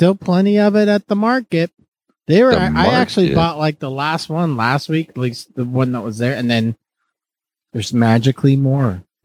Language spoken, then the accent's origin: English; Rocky Mountains, United States; How do I be a cool surfer and brew beer when I'm from the Rockies?